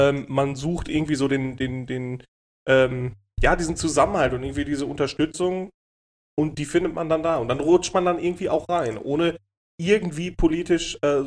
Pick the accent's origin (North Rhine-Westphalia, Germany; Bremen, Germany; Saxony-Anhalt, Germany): North Rhine-Westphalia, Germany; Dortmund; ich bin Dortmunder, ich bin Dortmunder.